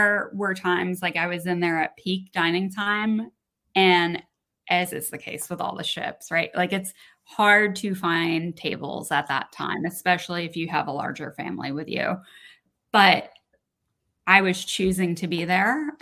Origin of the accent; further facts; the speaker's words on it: New York, United States; I'm from New York, so I'm picky about pizza.